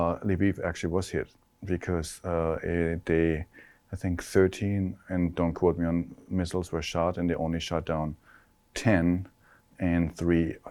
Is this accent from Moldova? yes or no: no; Germany; I mean, I'm from Germany originally, where everything's tiny.